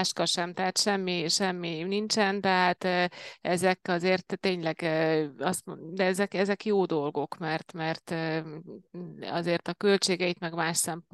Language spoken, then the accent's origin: Hungarian; Hungary; gondoltam magamban, hogy nem hiába születtem magyarnak